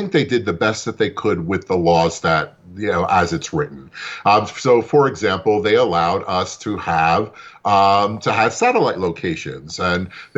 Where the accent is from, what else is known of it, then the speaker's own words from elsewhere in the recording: Brooklyn, New York, United States; born there; I was born in Brooklyn myself.